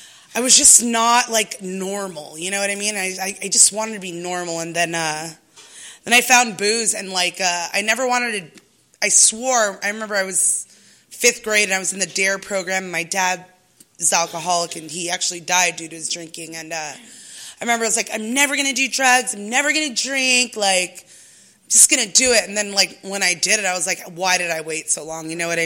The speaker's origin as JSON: {"language": "English", "town": "National City", "region": "California", "country": "United States", "tie": "born or raised there", "said": "I was born and raised in National City, so I was just a hood rat"}